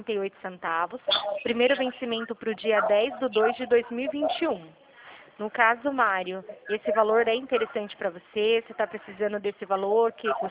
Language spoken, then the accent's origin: Portuguese; Santa Bárbara d'Oeste, São Paulo, Brazil; Sou de Santa Bárbara, interior de São Paulo.